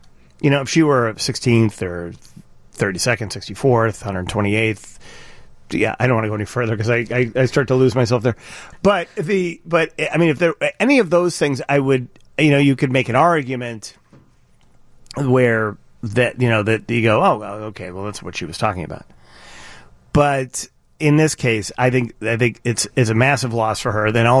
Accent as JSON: {"language": "English", "country": "United States", "said": "But I do know this. I'm an American, and I care about those people based on their experience here for the last 100 years."}